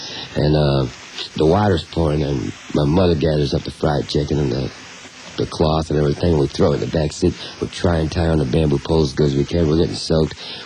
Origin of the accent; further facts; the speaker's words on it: Maywood, Illinois, United States; I was growing up in Maywood, Illinois.